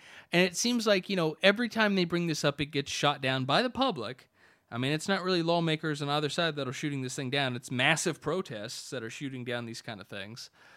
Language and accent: English; United States; And because I'm American, I didn't really think anything of it